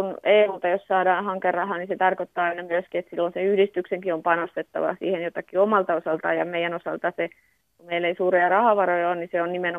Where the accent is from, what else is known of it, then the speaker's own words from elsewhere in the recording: Vääksy, Päijät-Häme, Finland; also born or lived in Helsinki / Northern Savonia; mä olen syntynyt on Helsingissä ja lapsuuteni viettänyt siellä ihan Etelä-Suomessa ja sitten kouluaikani asunut täällä Vääksyssä ja sitten ollut 20 vuotta tuolla ympäri Suomea opiskelemassa ja Pohjois-Savossakin on asunut ja sillä lailla, sitten ollaan nyt tultu takaisin tänne Vääksyyn, että 5 vuotta ollaan nyt täällä asunut.